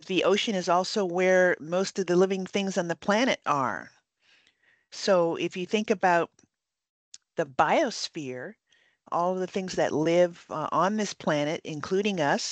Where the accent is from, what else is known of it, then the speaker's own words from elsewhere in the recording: Hawaii, United States; And growing up in Hawaii, you learn a lot about Polynesian history and culture.